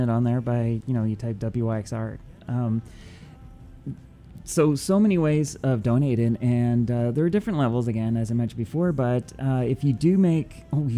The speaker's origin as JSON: {"language": "English", "country": "Canada", "moved": "yes", "lives_now": "Memphis, United States", "said": "Just being a Canadian down here, I've been different cities"}